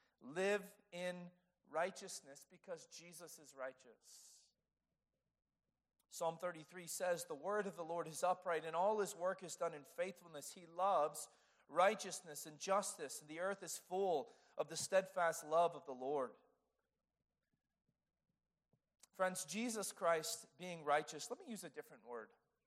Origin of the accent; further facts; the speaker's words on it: West Virginia, United States; now in South Carolina, United States; I grew up in West Virginia, and I learned one side of the history of what was called, for me, the Civil War.